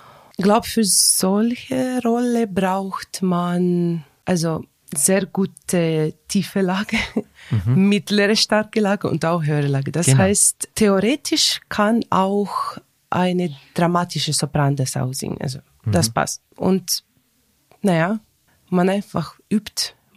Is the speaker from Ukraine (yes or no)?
yes; Ukraine; born there; German is a second language; also ich bin in der Ukraine also geboren.